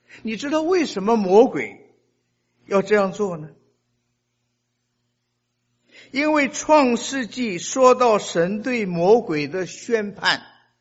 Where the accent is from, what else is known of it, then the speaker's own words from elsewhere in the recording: China; 我们中国人呢，相信很多很多神，很多偶像啊，菩萨。